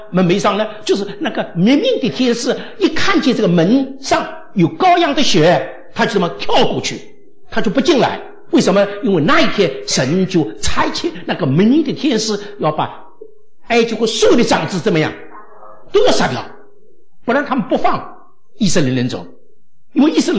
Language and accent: Chinese; China; 我们中国人就不稀奇呀